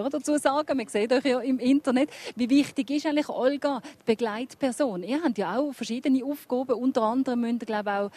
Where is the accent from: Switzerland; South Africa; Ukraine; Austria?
Switzerland; Baden, Aargau; ich komme aus Baden